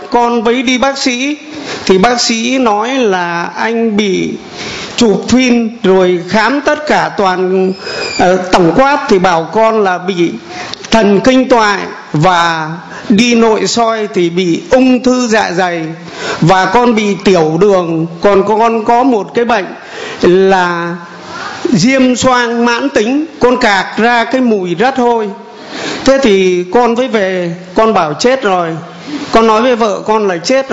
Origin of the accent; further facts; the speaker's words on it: Haiphong, Vietnam; also born or lived in southern Vietnam; con sinh ra và lớn lên tại Hải Phòng, nếu Chúa không gìn giữ con thì con thành thật với cộng đoàn là con xử như năm cam. Bởi vì con ở tù, ở tội, cho nên khi con ra tù là con không về quê. Con xin tài ngoại tại ở trong miền Nam này.